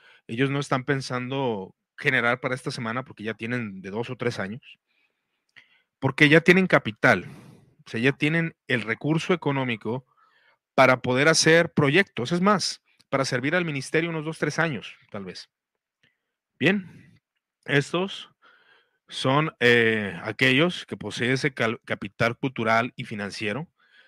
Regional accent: Jalisco, Mexico; por ejemplo, de Jalisco, ¿no? De donde soy yo.

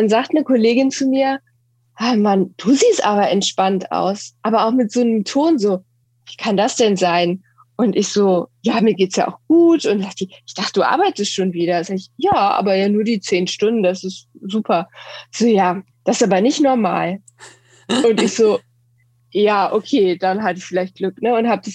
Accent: Düsseldorf, North Rhine-Westphalia, Germany; ich bin 39 Jahre alt, wie gesagt, Mutter einer kleinen Tochter, verheiratet. Ich lebe in Düsseldorf. Ich bin auch hier geboren.

